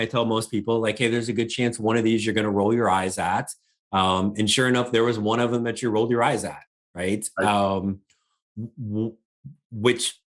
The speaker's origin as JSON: {"language": "English", "region": "Indiana", "country": "United States", "tie": "born or raised there", "said": "you're in Indiana and I grew up in Indiana"}